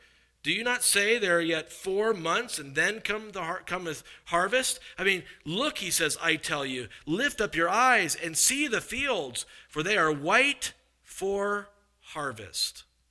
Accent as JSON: {"language": "English", "town": "Simpsonville", "region": "South Carolina", "country": "United States", "tie": "born or raised there", "also_born_or_lived": "Malden", "said": "And I grew up in Simpsonville and Malden, right there in Greenville."}